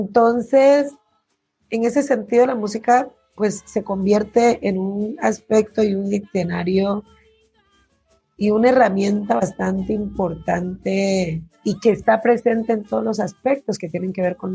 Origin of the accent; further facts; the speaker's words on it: Timbiquí, Cauca, Colombia; born there; Santa Bárbara, que es la zona urbana en donde yo nací, queda en mitad del río, que es la ribera del río Timbiquí, pero queda también a 10 minutos del mar. Es un pueblo mágico